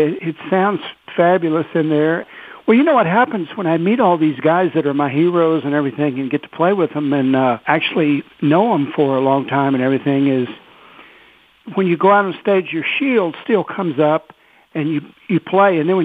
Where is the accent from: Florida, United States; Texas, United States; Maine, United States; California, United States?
Texas, United States; Dallas; And she liked me because I was from Dallas, and she had a history there.